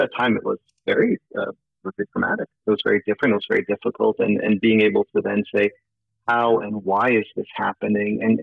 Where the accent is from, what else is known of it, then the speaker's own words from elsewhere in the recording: Turkey; now in United States; It was something that drew us to humanity because of what we saw growing up in Turkey, as Duga mentioned, but then also in America